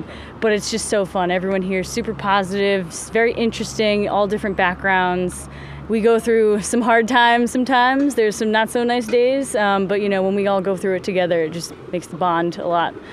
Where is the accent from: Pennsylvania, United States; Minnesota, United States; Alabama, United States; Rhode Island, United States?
Rhode Island, United States; now in Phoenicia, United States; Not originally. I'm from Rhode Island, but I moved up here in 2014, unrelated to the Rail Explorers in Rhode Island, but found myself here anyway